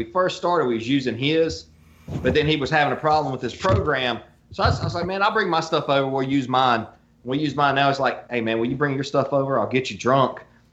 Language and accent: English; the South, United States; Rednecks. I mean, we're from the South. What do you expect?